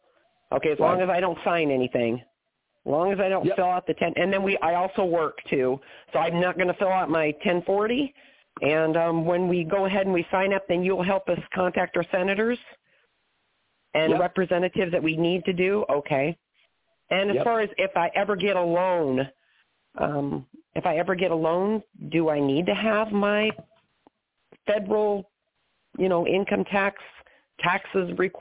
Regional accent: Nebraska, United States; We are from Nebraska. Do we need to pay state taxes in Nebraska?

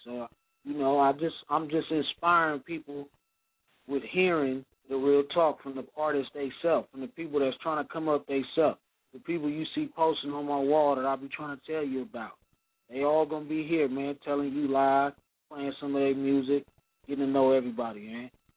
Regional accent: California, United States; I lived in the Bay. I'm from the Bay. I lived in Frisco and all that.

